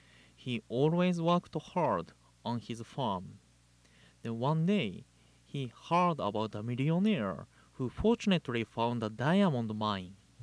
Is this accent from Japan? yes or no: yes; Japan; now in Hawaii, United States; Since I was born and raised in Japan, I am very happy to hear good comments about Japan.